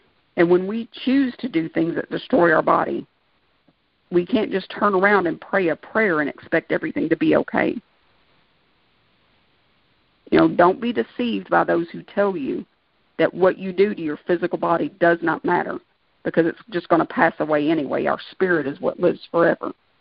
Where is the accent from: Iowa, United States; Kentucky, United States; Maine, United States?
Kentucky, United States; Now, I'm from Kentucky. You know, we're kind of down in the South.